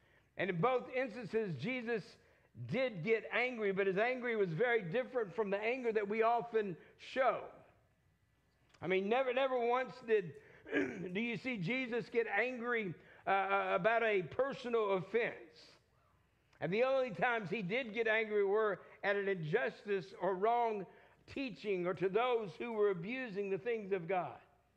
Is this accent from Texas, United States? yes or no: yes; Texas, United States; I'm not going to try to impress you with pronouncing them because I'm from Texas. I don't speak that well